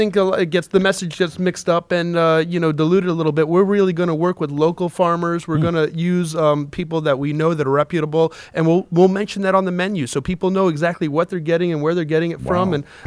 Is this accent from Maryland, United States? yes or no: yes; Maryland, United States; Yeah, born and raised in the Potomac area.